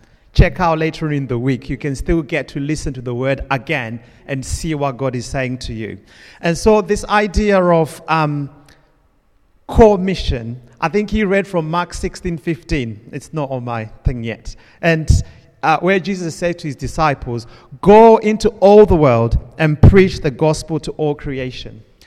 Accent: Zimbabwe; born there; I was born in Zimbabwe. I went to a school called Prince Edward.

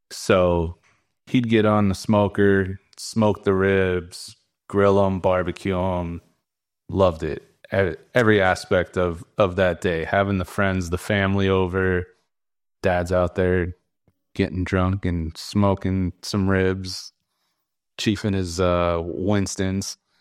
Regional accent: United States; Here we go. I'm American.

